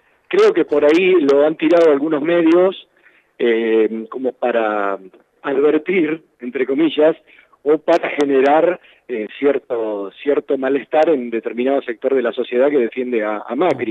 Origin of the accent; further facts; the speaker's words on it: Dolores, Buenos Aires Province, Argentina; born there; Sí, yo nací, vivo acá.